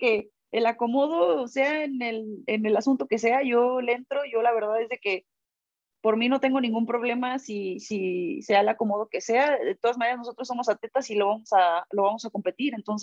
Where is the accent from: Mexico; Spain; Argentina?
Mexico; nosotros como atletas mexicanos somos adaptables a lo que nos pongan